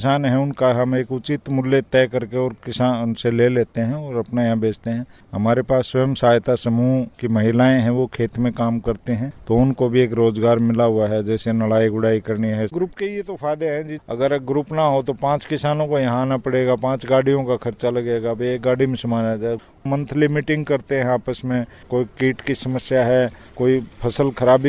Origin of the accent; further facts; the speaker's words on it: Selanga, Haryana, India; गांव सेलंगा, जिला झज्जर, हरियाणा का रहने वाला हूं।